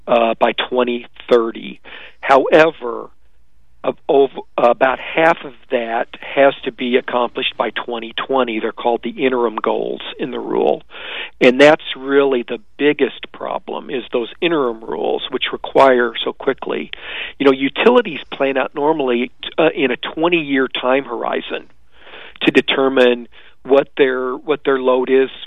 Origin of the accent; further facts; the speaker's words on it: Missouri, United States; in my home state of Missouri